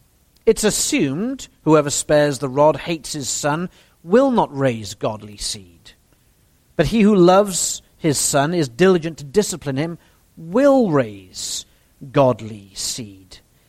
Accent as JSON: {"language": "English", "region": "Wales", "country": "United Kingdom", "said": "In my home country of Wales"}